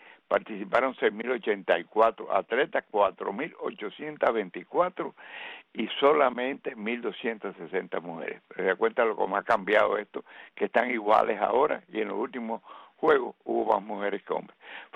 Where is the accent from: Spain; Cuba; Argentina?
Cuba; somos cubanos.